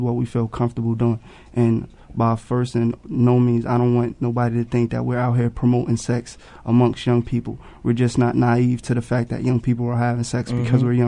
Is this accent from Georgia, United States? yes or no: no; New York City, New York, United States; They wouldn't even accept me because of where I was coming from. I was coming from Harlem, so they was like, nah, we can't have you in here.